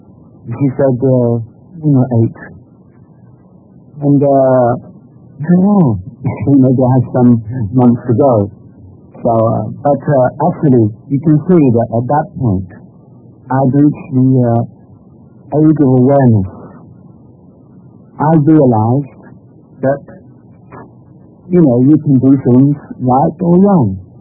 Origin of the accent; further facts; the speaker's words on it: London, United Kingdom; born there; I was born in London. I was christened. I was brought up in a Christian home, if you like. My father was Greek Orthodox, and my mother was Swedish.